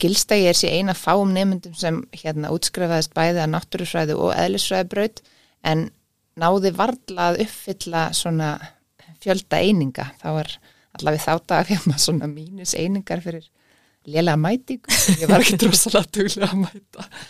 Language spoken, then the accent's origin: Icelandic; Reykjavík, Capital Region, Iceland; Já, ég fætt 1979 og ég ólst upp í Reykjavík í gamla Vesturbænum á Tungutu.